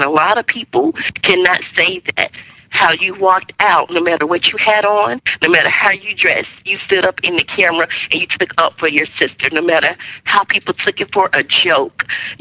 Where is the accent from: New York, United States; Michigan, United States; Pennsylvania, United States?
New York, United States; don't you know that they planned this guy all the way from my hometown in New York?